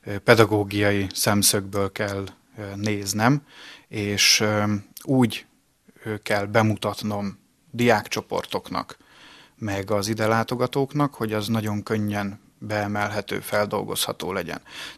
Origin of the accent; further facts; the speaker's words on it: Esztergom, Komárom-Esztergom, Hungary; Igen, én esztergomi születésű vagyok, Esztergomba laktam, és 2006-ban érettségiztem a ferences gimnáziumban.